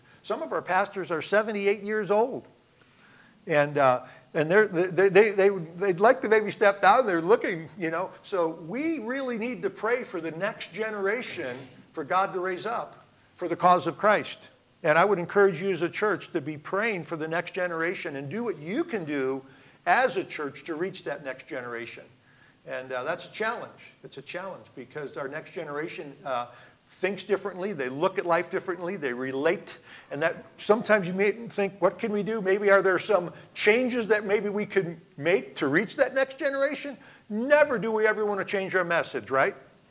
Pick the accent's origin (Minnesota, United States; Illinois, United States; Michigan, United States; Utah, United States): Illinois, United States; And I signed up, and I was from Illinois. My wife and I are both from Illinois, and never been in Montana in my life.